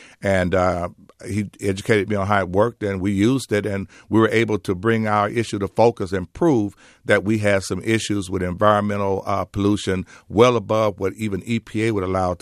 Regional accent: Port Arthur, Texas, United States; I was born and raised in Port Arthur, Texas, so I have a love for Port Arthur, Texas like none other.

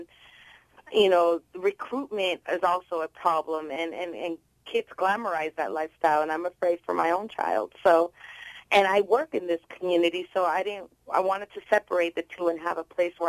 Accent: San Francisco, California, United States; now in Concord, United States; born and raised in the Mission District my whole life, and recently, 2 years ago, I just moved to Concord because I'm raising a 16-year-old myself

